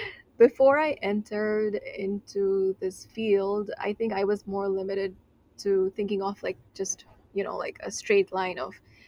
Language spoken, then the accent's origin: English; Nepal; first language Nepali; English is a second language; I come from Nepal, so the type of music that I mostly listen to is back home in my native language, in Nepali.